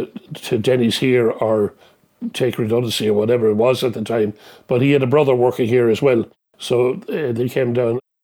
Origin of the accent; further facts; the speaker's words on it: Ferrybank, County Kilkenny, Ireland; also born or lived in Waterford; I was born in Parliament Street in Waterford, which is inside the old city walls, which many years later was a great attribute to me, because I grew up in Ferrybank. We moved to Ferrybank when I was very small, and I grew up in Ferrybank